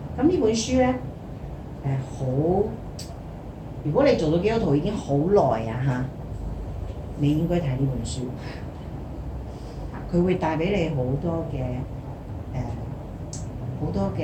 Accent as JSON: {"language": "Chinese", "town": "Chaozhou", "region": "Pingtung County", "country": "Taiwan", "tie": "born there", "said": "他就去搬去台灣的南部，原來那個就是我的出生地，叫潮州的地方"}